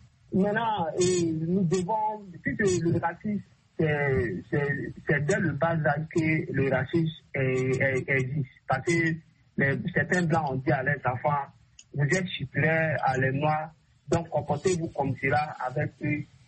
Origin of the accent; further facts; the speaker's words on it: Burkina Faso; Puisque même chez moi, au Burkina Faso